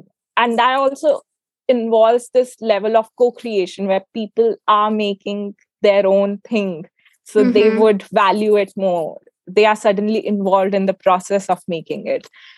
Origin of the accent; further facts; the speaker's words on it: Jaipur, Rajasthan, India; this ancient craft that's native to Jaipur, my hometown, Bahi Khata.